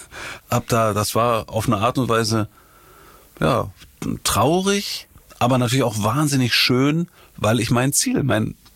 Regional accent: Rhineland, Germany; now in Hamburg, Germany; Ja, ich bin im Rheinland groß geworden und ich habe bestimmt auch was Rheinisches, ne?

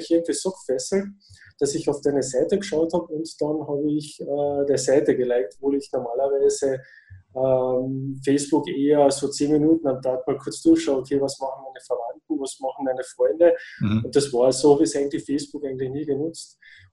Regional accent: Austria; ich komme aus Österreich.

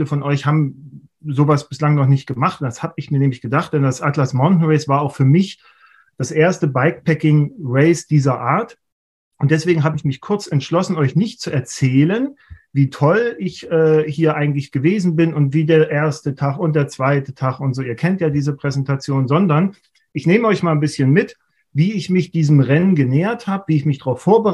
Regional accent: Leipzig, Saxony, Germany; ich komme aus Leipzig

